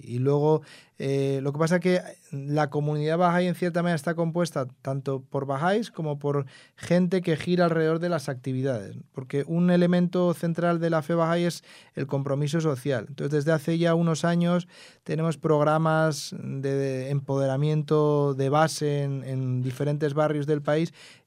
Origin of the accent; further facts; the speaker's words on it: San Sebastián, Basque Country, Spain; Pues yo soy de San Sebastián, del País Vasco, y en el 1999, mientras estaba estudiando en la universidad, yo estudiaba en Vitoria.